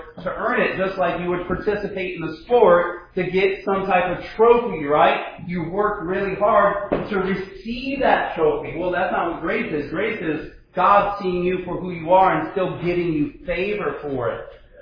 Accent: Ohio, United States; I am from Ohio, and I am a Boston Red Sox fan

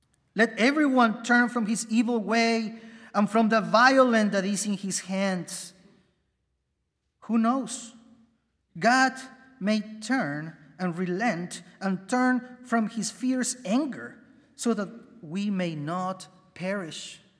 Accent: Peru; I remember growing up in Peru, one of my favorite stories was

